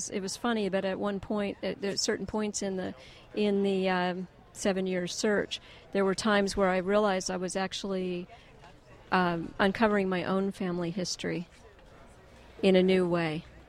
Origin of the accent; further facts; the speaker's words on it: Oklahoma, United States; accent: Okie; Much classier guy than my Okie accent.